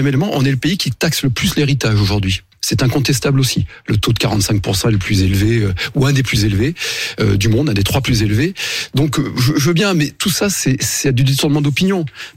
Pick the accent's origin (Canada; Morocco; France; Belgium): France; parce que en tant que Français, c'est ce qui me préoccupe